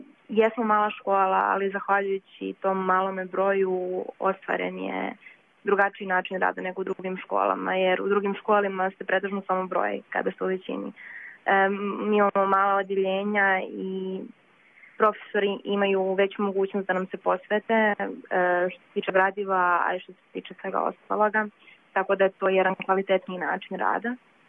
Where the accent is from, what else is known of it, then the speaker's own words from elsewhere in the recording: Vojnić, Karlovac County, Croatia; dolazim iz Vojnića, to je jedna općina smještena u Karlovačkoj županiji.